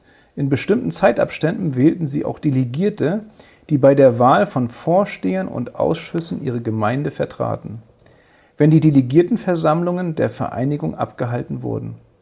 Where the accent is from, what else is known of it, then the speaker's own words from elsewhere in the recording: Northern Germany, Germany; now in Southern Germany; ich komme ja aus dem Norden, bin im Süden gekommen.